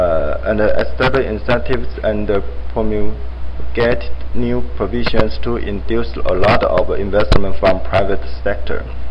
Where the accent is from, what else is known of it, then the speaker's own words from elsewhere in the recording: Taiwan; I come from Taiwan